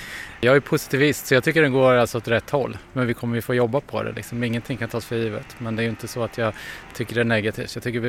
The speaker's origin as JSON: {"language": "Swedish", "region": "Östergötland", "country": "Sweden", "lives_now": "Malmö, Sweden", "said": "jag är östgöte, jag har flyttat hit."}